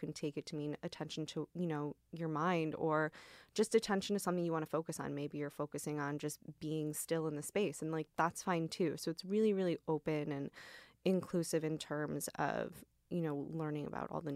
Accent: Midwest, United States; I grew up in the Midwest, and so all my classes were like super, super like preparatory classes, right?

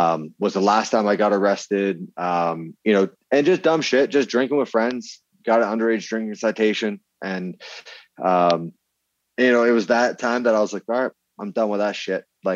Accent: Vermont, United States; I grew up in Vermont, but it was just, you know, like kind of what we were exposed to.

